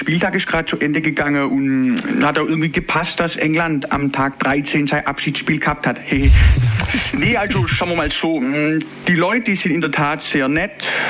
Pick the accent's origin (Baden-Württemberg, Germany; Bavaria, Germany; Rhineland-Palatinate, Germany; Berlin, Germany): Baden-Württemberg, Germany; Ihre Hörer in Baden-Württemberg, in meiner Heimat, die dürfen das ruhig wissen.